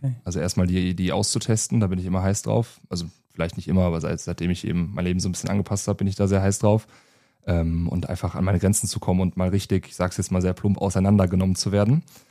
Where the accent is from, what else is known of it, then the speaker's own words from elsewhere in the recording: Cologne, North Rhine-Westphalia, Germany; ich als Kölner nach Düsseldorf eventuell wechsle